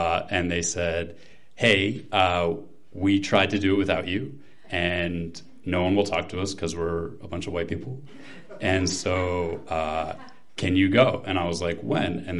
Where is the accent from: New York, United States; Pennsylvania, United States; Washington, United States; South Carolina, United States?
New York, United States; now in Baltimore, United States; You're not going to like the second part. I'm from New York. I know that. Not all of you. Oh, thank you. And I'm one of those that miss New York very much